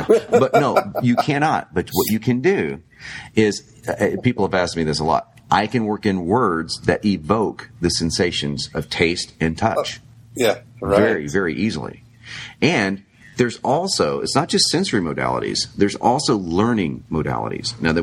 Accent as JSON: {"language": "English", "region": "New York", "country": "United States", "said": "I'm from New York. What can I tell you? It comes with the territory."}